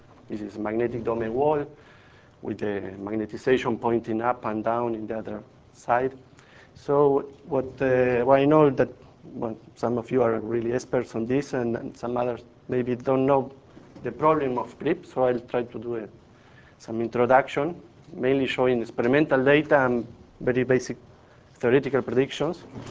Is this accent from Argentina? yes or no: yes; Bariloche, Río Negro, Argentina; English is a second language; I'm from Bariloche, Argentina, in the south.